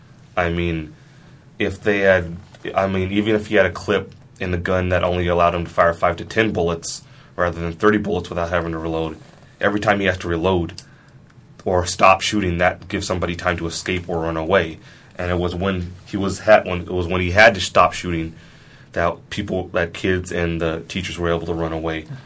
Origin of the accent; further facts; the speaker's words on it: Oakland, California, United States; I'm from Oakland, a city that's long had a reputation as being a very dangerous city